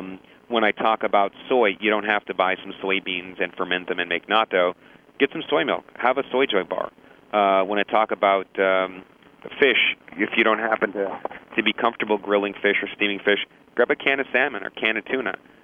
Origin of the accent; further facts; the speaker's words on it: Toronto, Ontario, Canada; I grew up in Toronto, Canada, spent one too many years in university